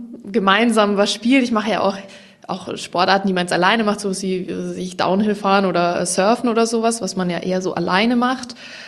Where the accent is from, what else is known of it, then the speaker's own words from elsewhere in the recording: Ingolstadt, Bavaria, Germany; also born or lived in Stuttgart; now in Berlin, Germany; Ich komme ursprünglich aus Ingolstadt, also im Herzen Bayerns, und bin dann zum Studieren nach Stuttgart gegangen, an der Hochschule der Medien, Medienwirtschaft studiert.